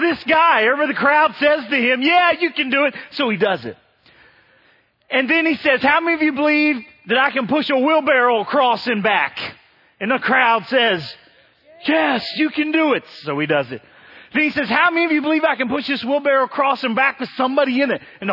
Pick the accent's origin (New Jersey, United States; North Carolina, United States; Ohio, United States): Ohio, United States; Cincinnati; Now, I'm from Cincinnati.